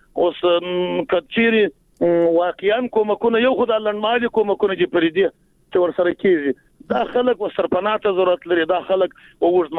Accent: Jowzjan, Afghanistan; موږ خو د جوزجان د ولایت یو

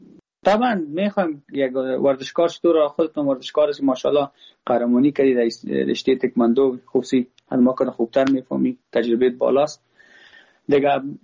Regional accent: Afghanistan

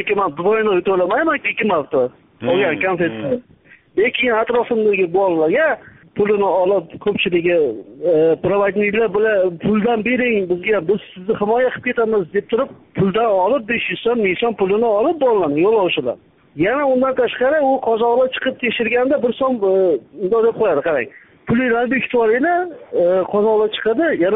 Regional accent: Namangan Region, Uzbekistan; now in Perm, Russia; Men Namangandanman.

